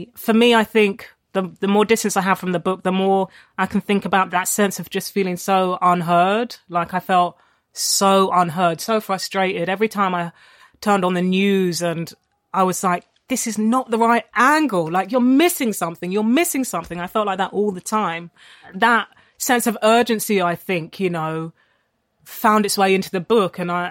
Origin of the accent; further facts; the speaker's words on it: London, United Kingdom; And we were both two kids with single mums, you know, growing up in South London.